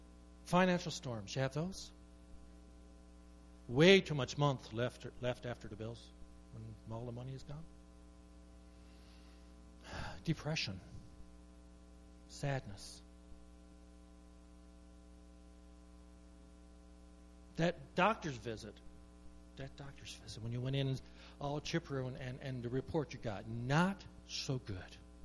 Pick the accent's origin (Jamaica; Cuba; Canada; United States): Canada; Newfoundland and Labrador; Now, I grew up in Newfoundland, right beside the ocean, and we saw lots and lots of strong storms, didn't we?